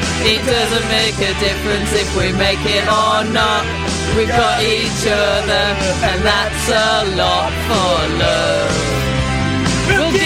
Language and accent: English; England, United Kingdom; accent: northern; You only picked this one because of my northern accent.